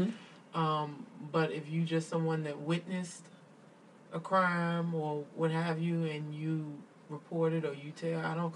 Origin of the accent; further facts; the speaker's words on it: Prince George, Virginia, United States; I grew up in Prince George, but I have a lot of family in Hopewell.